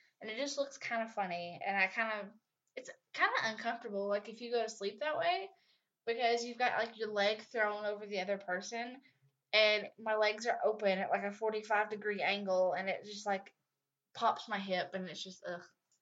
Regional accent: the South, United States; Okay, so y'all, I'm from the South, right? So we have all kinds of these crazy little sayings for stuff.

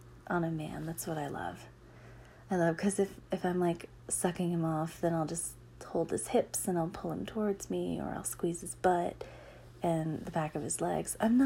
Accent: the South, United States; accent: Southern; I typically don't do accents because I don't care for my southern accent, honestly, but some people like it.

